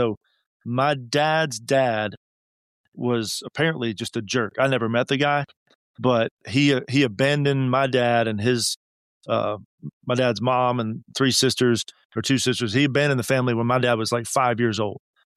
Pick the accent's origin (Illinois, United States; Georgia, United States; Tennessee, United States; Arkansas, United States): Tennessee, United States; Chattanooga; also born or lived in Florida; Yeah, I was born in Florida and my dad took a job up here in Chattanooga when I was 7. So All my extended family is still down in Florida, but Chattanooga's been home other than my 4 years.